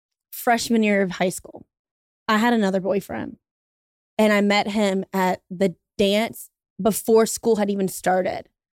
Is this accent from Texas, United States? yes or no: no; Baton Rouge, Louisiana, United States; We are both from Baton Rouge, Louisiana. I went to TCU my freshman year of college.